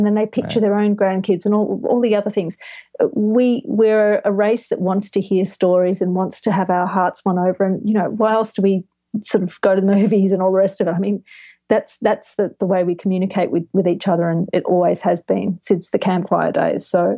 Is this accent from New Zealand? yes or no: no; Australia; now in Los Angeles, United States; And I'm from Australia and you cannot do that in Australia for several reasons.